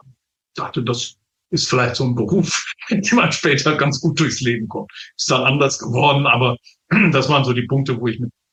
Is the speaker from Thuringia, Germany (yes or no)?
no; Lower Saxony, Germany; ich komme aus Niedersachsen von der holländischen Grenze, aus einem ganz kleinen Ort.